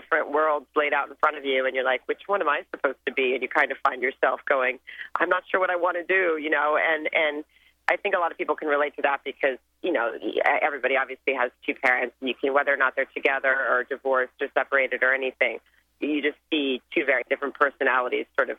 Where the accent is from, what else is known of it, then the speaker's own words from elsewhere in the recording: Arkansas, United States; it's growing up in the South. I grew up in a really small town in Arkansas.